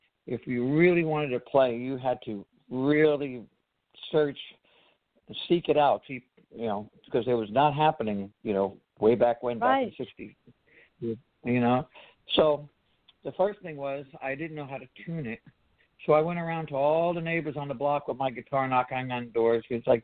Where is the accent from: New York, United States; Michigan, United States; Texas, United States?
New York, United States; Long Island; also born or lived in Brooklyn / Queens; I was it was out in Long Island because that's where I was raised. I was born in Brooklyn